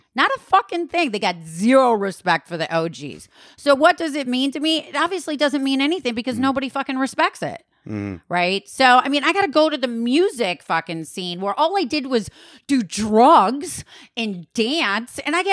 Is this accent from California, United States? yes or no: no; Wisconsin, United States; I'm from Wisconsin. I'm a total cheesehead.